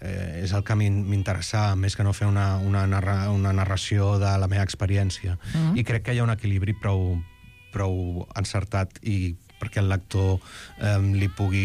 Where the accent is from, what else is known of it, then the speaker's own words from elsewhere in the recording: Barcelona, Catalonia, Spain; now in Iceland; jo, com a barceloní que viu a Islàndia